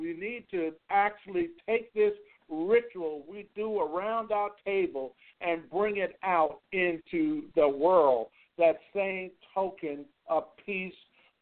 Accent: New York, United States; You know, growing up in New York, Joyce, I had the blessing of having Jewish friends early on in my life

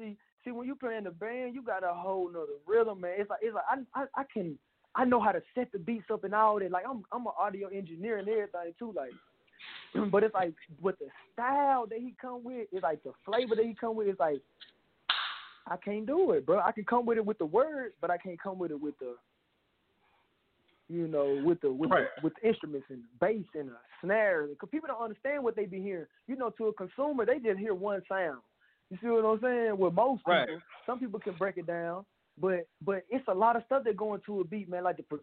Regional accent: Jackson, Mississippi, United States; I'm a 26-year-old aspiring artist from Jackson, Mississippi. I was born and raised, I was born on February 14, 1994.

